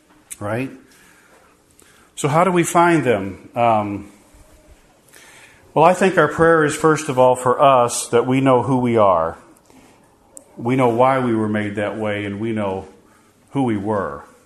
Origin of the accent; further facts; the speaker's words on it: Iowa, United States; I'm from Iowa, so Illinois people, you know what I'm talking about.